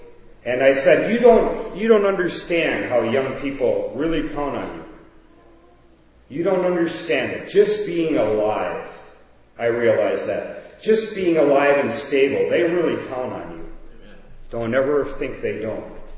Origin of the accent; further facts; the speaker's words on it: Wisconsin, United States; because I'm come from Wisconsin, and I've had, I've had smoked salmon, you know, a lot. We used to catch salmon and smoke them and eat them like mad